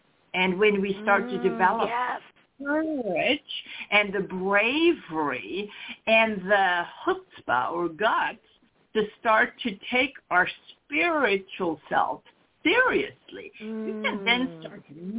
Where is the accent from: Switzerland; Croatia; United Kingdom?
Switzerland; now in United States; that's ultimately then what led me to leave my home country, Switzerland, and basically move to the United States to explore this amazing world.